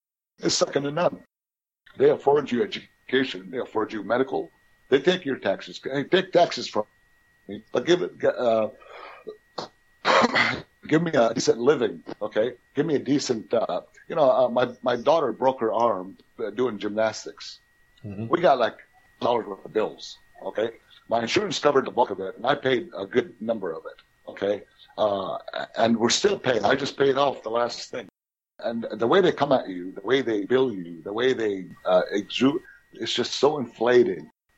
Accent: United States; Because you know what? That's what I am. I'm an American.

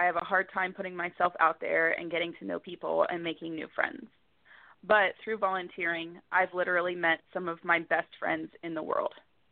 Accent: Ohio, United States; Korea was a lot like where I grew up in Ohio.

